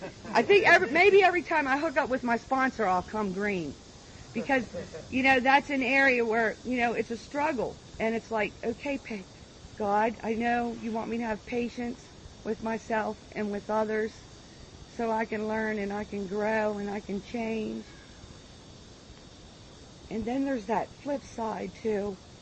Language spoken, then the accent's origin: English; Baltimore, Maryland, United States; and it's like I come from Baltimore, and they're friendly.